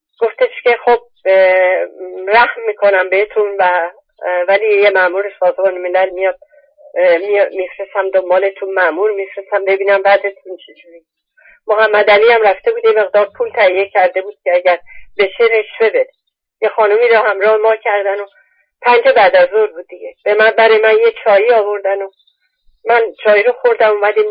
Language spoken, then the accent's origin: Persian; Iran; born there; moved away; ما دو بار در زندگی دنیا آمدیم، یه بار در ایران بود با انسانهای دیگری، با فرهنگ دیگری، با تاریخ دیگری، با زبان دیگری،